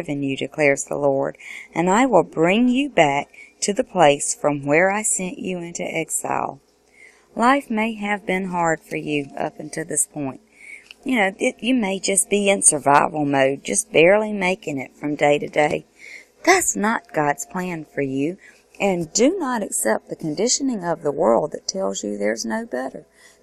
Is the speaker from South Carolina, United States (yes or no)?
yes; South Carolina, United States; I'm from South Carolina, which is in the United States.